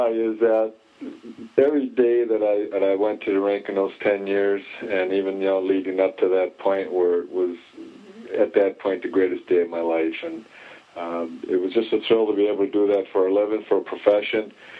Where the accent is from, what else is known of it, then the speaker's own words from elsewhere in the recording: Minnesota, United States; because, you know, he's from Minnesota, I'm from Minnesota.